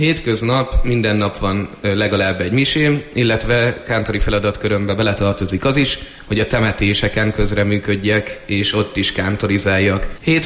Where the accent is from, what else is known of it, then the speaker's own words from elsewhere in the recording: Eger, Heves, Hungary; Igazából én Egerben születtem, és már 22 éve itt is élek. Nagyon szeretem ezt a várost. Mivel itt élek és itt is tanulok, nem is tervezek majd a későbbiekben sem elmenni Egerből.